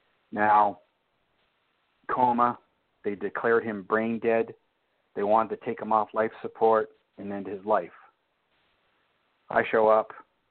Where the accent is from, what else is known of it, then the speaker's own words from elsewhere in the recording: Sarnia, Ontario, Canada; He's from my hometown, Sarnia, Ontario.